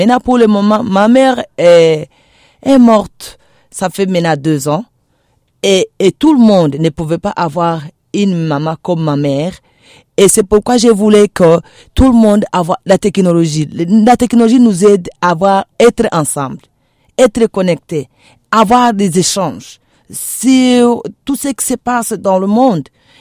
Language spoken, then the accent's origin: French; Bukavu, South Kivu, DR Congo; je suis originaire de Bukavu, précisément dans le territoire de Mwenga, le village de Tombwe. En RDC